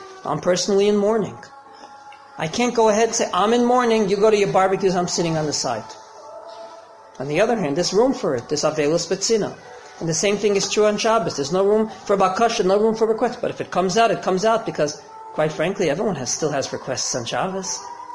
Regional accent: United States; When I grew up in America, when you want to sell the Brooklyn Bridge, it means it's selling you a lie.

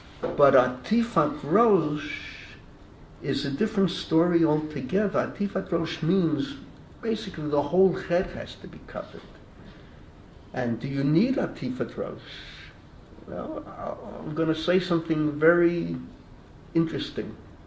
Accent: Bronx, New York, United States; A Yankee. I grew up in the Bronx. You can't take it out of the person. I'm proud. I'm not ashamed. I grew up in the Bronx, for better, for worse. That's where I come from.

